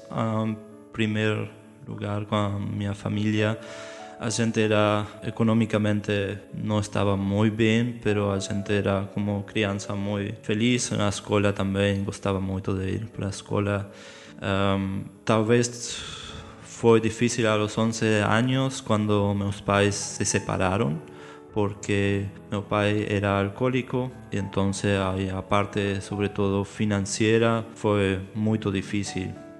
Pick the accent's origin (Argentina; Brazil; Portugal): Argentina; 2 de Mayo, Misiones; Portuguese is a second language; moved away as an adult; also born or lived in San Vicente / Posadas / Buenos Aires; now in Germany; em minha primeira cidade, onde eu tive minha infância, em San Vicente. Depois, minha adolescência, cresci em 2 de Mayo, é outro pueblo cerca também de San Vicente, todo em Misiones. Depois, já mais de jovem, estive em Posadas, depois em Buenos Aires